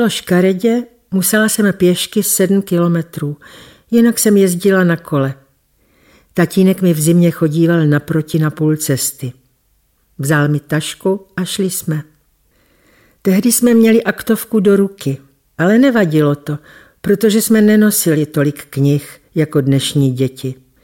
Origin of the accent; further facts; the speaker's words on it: Horní Radslavice, Vysočina Region, Czechia; Pocházím z Vysočiny, z takové malé vesničky, Horní Radslavice. Měli jsme menší hospodářství a byli jsme 4 děti, 2 děvčata a 2 kluci. Do obecné školy jsem chodila u nás doma ve vesničce.